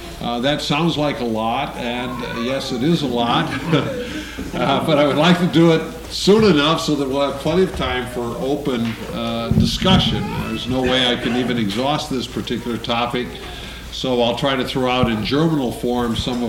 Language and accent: English; Dearborn, Michigan, United States; Well, I went off to college at Michigan State and tried to divest myself of as much of my hometown Dearborn as I possibly could.